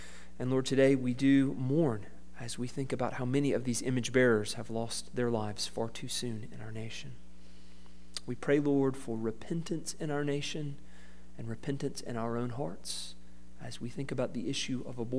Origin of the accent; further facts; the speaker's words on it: Georgia, United States; I don't just say that because I'm from Georgia and my wife Caroline is from Augusta.